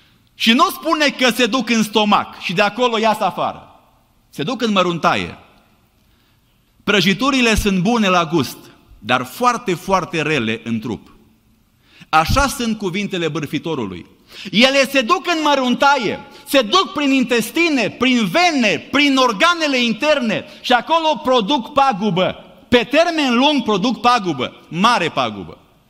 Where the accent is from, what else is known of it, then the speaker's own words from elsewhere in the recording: Romania; moved away; noi care venim din România, care am crescut la țară, poate știm cum căutam să ascundem fructele